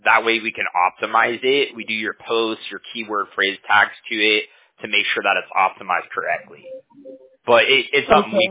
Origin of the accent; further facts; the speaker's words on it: California, United States; I'm from California.